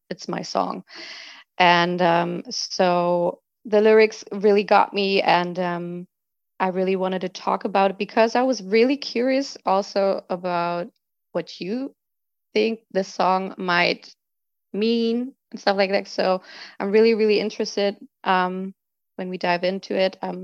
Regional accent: Germany; first language German; English is a second language; So for me, I'm from Germany.

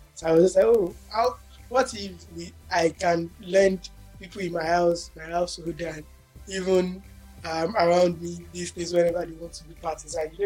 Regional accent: Ijebu, Ogun, Nigeria; So I grew up somewhat in Ogun State of Nigeria, where Ijebu, to be precise.

